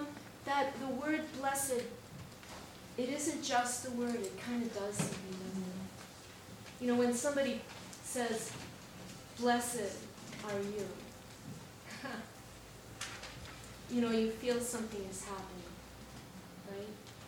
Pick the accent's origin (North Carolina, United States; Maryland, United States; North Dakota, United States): Maryland, United States; Baltimore; I grew up in Baltimore, in a row house in Baltimore, and I live next to a family of 6 kids, Roman Catholic family